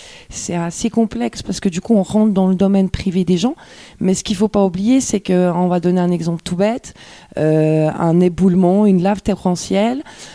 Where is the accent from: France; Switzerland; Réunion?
Switzerland; En tant que bon Suisse, on est bien éduqué à vite nettoyer